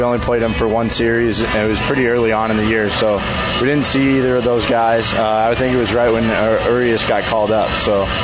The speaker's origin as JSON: {"language": "English", "town": "Denver", "region": "Colorado", "country": "United States", "said": "Well, I'm originally from Denver, so being able to make my debut at Coors Field was really special."}